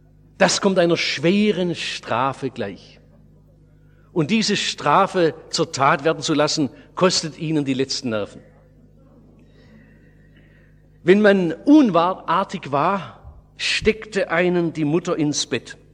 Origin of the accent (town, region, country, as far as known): Baden-Württemberg, Germany